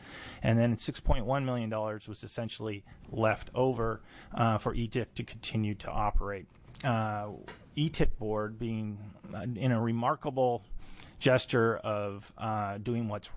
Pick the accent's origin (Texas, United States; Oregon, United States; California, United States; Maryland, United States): Oregon, United States; Tualatin; I'm from Tualatin, Oregon. My company and my residence are both located there.